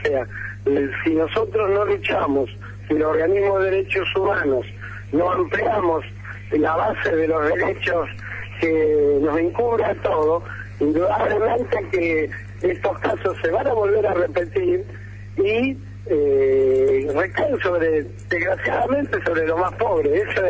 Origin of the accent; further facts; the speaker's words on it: Santa Fe, Argentina; somos santafesinos, somos argentinos